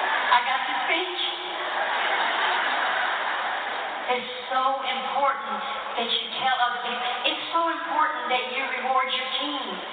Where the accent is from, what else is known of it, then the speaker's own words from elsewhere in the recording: Nashville, Tennessee, United States; My sister had gotten Nashville, yes, my hometown. People still say I sound like Nashville a lot.